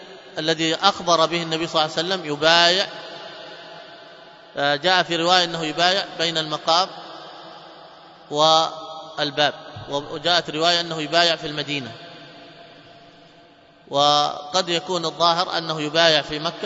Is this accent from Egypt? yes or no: no; Yemen; وعندنا في اليمن هنا